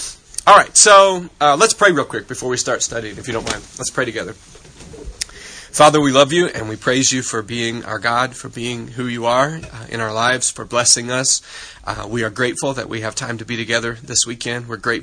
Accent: Ohio, United States; I'm from the north. I'm from Ohio, so I don't know how to talk southern.

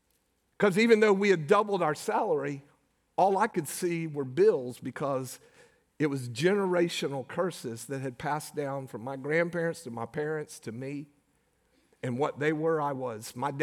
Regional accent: Florida, United States; I was a foreigner because I was from Florida. Because everybody else in their family was from Louisiana.

